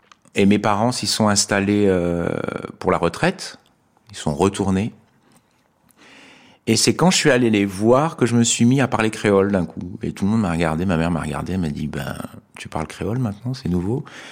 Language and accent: French; Lyon, Auvergne-Rhône-Alpes, France; also born or lived in Martinique; Enfin, je suis né à Lyon, j'ai grandi à Lyon, je suis parti en Martinique, je suis revenu. J'ai vécu 2 ans là-bas aussi.